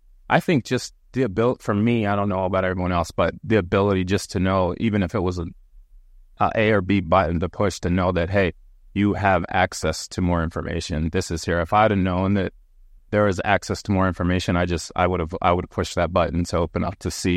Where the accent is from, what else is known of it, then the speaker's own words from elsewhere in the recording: Lancaster, Pennsylvania, United States; I'm here from Lancaster, Pennsylvania.